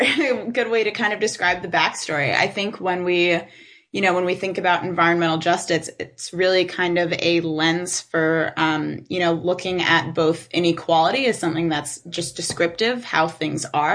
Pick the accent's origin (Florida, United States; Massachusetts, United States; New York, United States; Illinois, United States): New York, United States; Livingston Manor; I grew up in Sullivan County in Livingston Manor. My family runs and works Snowdance Farm.